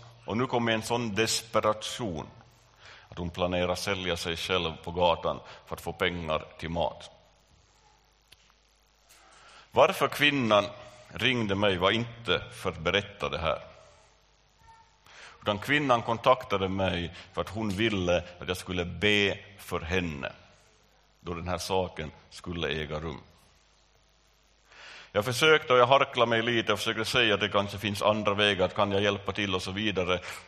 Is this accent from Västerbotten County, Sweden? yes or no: no; Stockholm, Stockholm County, Sweden; accent: Stockholm; Han talar på en finsk dialekt som jag med min stockholmska gen inte förstod så mycket på.